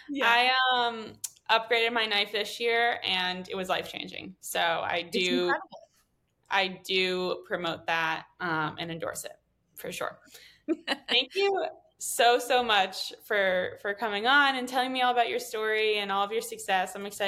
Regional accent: East Coast, United States; I'm from the East Coast

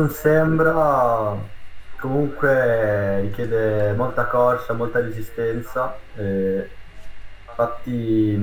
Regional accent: Ukraine; Italian is a second language; ho 16 anni, vengo dall'Ucraina

